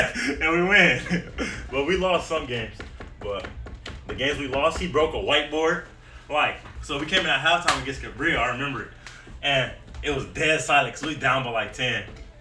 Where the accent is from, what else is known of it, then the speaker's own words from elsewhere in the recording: Bellflower, California, United States; also born or lived in Los Angeles; Okay, so I was born in LA. I moved to Bellflower. For like, I was there since I was 7, 8?